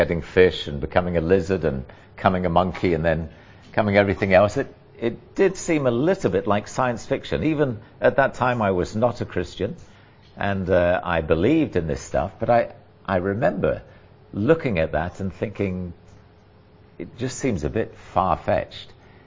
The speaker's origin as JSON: {"language": "English", "region": "England", "country": "United Kingdom", "also_born_or_lived": "China", "said": "I came from England, and to me, I lived in China a couple of years, and I felt there was a lot of similarity."}